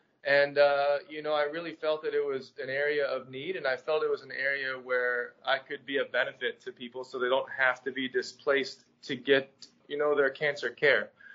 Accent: Pittsburgh, Pennsylvania, United States; I grew up just outside of Pittsburgh, PA. I went to a small high school with like 90 kids.

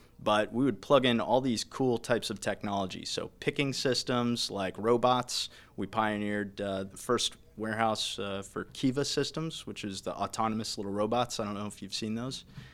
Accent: Georgia, United States; And from there, I moved back to my hometown of Georgia with a two-year rotation with Staples, the office supplies company.

